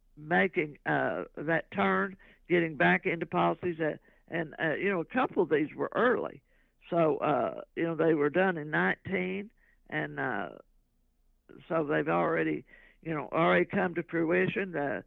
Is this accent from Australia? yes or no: no; Texas, United States; Everybody's so proud being a Texan and living in Texas.